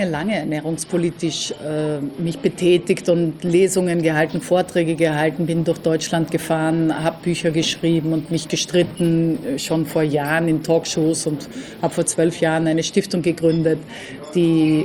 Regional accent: Austria; accent: Austrian; now in Germany

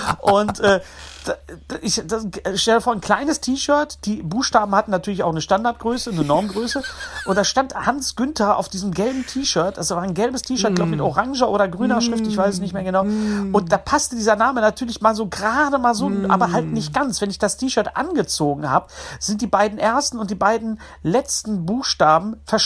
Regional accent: West Germany, Germany; Ich bin Wessi, aber nicht so doof, verstehst du?

